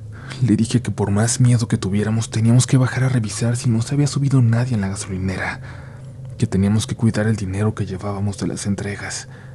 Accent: Monclova, Coahuila, Mexico; Soy del municipio de Monclova, Coahuila, una ciudad no tan grande al norte de México.

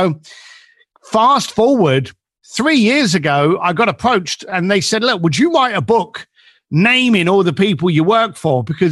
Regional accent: London, United Kingdom; I grew up in East London as a construction worker with my father's construction firm

